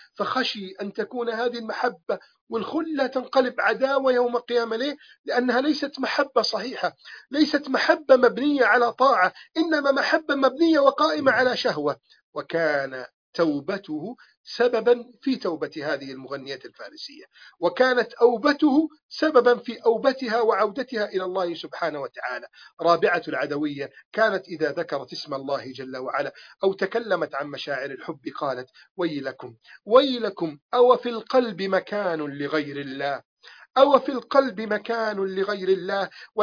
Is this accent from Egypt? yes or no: yes; Egypt; اللهم احفظ بلدنا مصر